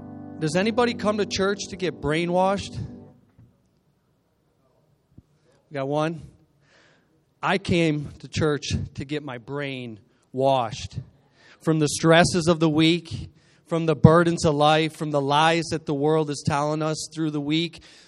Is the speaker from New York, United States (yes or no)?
yes; Attica, New York, United States; I was born and raised in Attica, New York. And I'm just a farm boy.